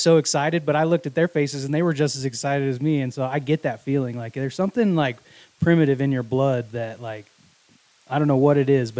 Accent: Wyoming, United States; born there; Yeah, I was born in Wyoming.

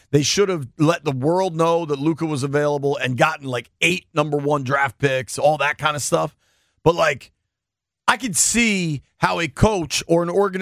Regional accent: Detroit, Michigan, United States; which will be insane to watch the professional basketball team in my hometown play to that way. But I'd like to see a Pistons jump

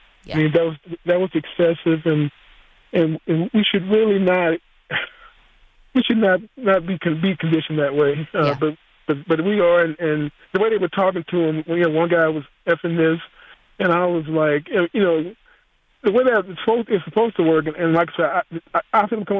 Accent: the South, United States; I mean, I'm from the South.

